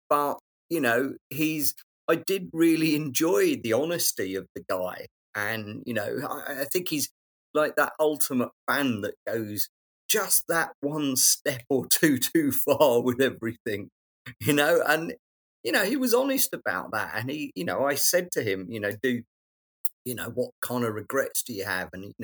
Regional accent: London, United Kingdom; I know London, I'm a Londoner, but, you know, I don't know New York

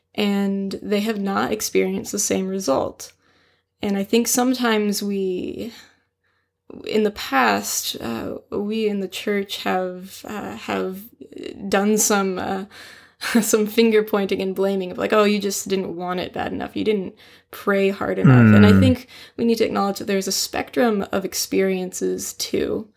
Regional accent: Pacific Northwest, United States; Again, I am from the Pacific Northwest.

